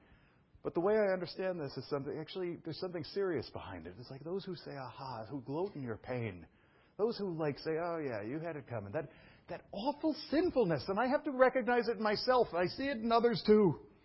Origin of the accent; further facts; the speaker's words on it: Brooklyn, New York, United States; I was raised in Brooklyn. I had no idea what honeysuckle was